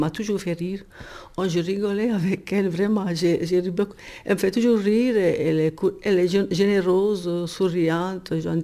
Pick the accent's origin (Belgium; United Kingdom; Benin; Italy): Italy; now in France; Moi, je viens d'Italie.